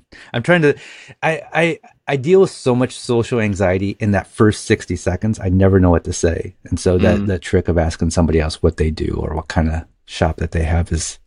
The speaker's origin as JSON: {"language": "English", "town": "Fremont", "region": "Ohio", "country": "United States", "tie": "born or raised there", "said": "just 2 weeks ago, I was in my hometown of Fremont, Ohio, and for family stuff."}